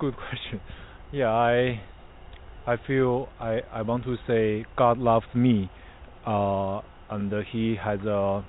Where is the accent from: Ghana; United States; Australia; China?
China; Northeast China; English is a second language; I'm from the northeast of China. I think my hometown is not close, but it is true there is no Christian culture there.